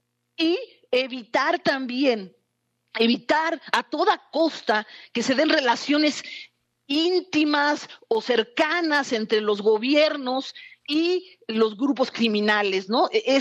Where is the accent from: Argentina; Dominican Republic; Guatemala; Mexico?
Mexico